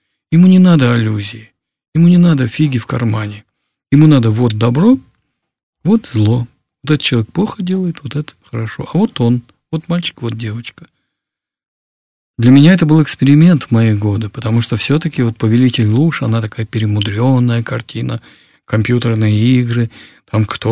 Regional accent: Far East, Russia; born there; Я родился на Дальнем Востоке, в военном городке.

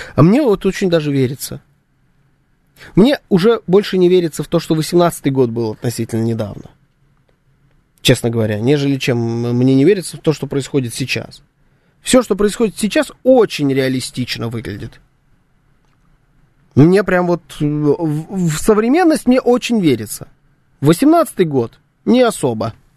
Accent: Belarus; Мы невероятно гостеприимные, белорусы невероятно гостеприимные.

